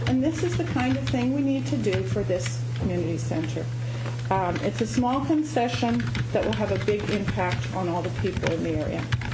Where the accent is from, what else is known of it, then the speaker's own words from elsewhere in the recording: Winnipeg, Manitoba, Canada; I live at 35 Lake Crest in Winnipeg. I'm actually from the Maples.